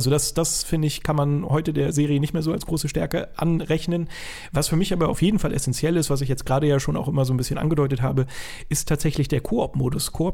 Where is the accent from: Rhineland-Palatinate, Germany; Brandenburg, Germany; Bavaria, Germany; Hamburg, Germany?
Hamburg, Germany; also born or lived in Lower Saxony; ich bin in Niedersachsen geboren und meine Eltern haben sich dann irgendwann getrennt und wir sind ein bisschen in der Weltgeschichte rumgereist und irgendwann dann in Hamburg angekommen. Ich mit meiner Mutter und meiner Schwester.